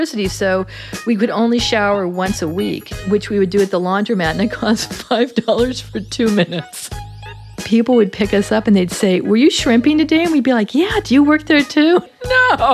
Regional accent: California, United States; but I was from the San Fernando Valley, you know?

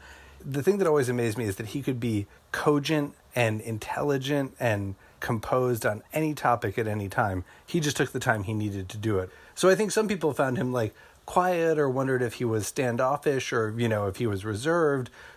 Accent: New York, United States; because I'm from New York and our taco culture is weak.

